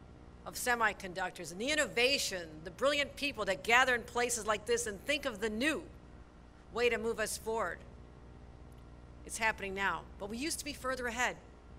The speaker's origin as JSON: {"language": "English", "town": "Buffalo", "region": "New York", "country": "United States", "said": "I'm from Buffalo, I can say that."}